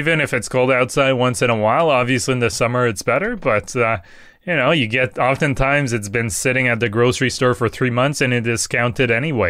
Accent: France; accent: French; English is a second language; I always have trouble pronouncing that with my French accent.

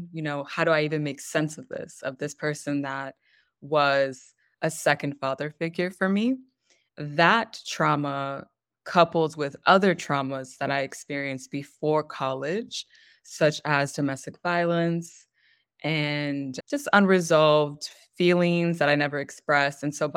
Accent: United States; So I guess I'm just American in every sense. My dad is Central American, my mother is South American, and I'm born and raised in North America.

